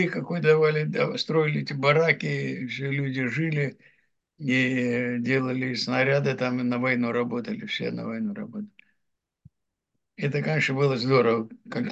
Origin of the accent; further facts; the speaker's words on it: Saint Petersburg, Russia; born there; Вот я там родился. И там упала бомба, самая большая, которая упала на Петербург.